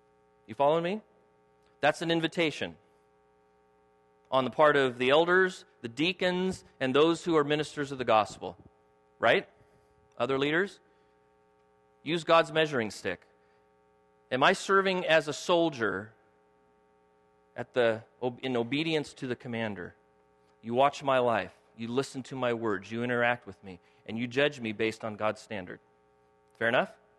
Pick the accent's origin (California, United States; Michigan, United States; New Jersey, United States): California, United States; Born and raised in California.